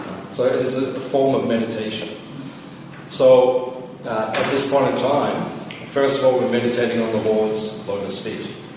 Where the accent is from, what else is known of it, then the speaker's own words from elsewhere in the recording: Melbourne, Victoria, Australia; I was born here in Melbourne, grew up out in the northern suburbs. I was just a normal kid, like everyone else in Melbourne